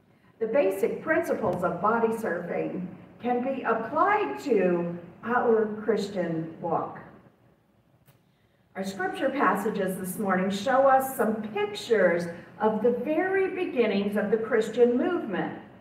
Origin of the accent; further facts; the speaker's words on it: Florida, United States; now in Indiana; Growing up in South Florida, as I did, is, and I know this will come as a great shock to you, very different than growing up in Indiana.